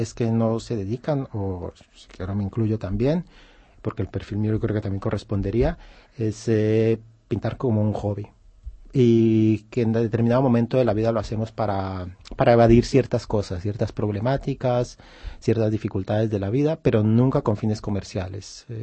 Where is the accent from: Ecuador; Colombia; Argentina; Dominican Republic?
Colombia; now in Barcelona, Spain; mi país de origen es Colombia.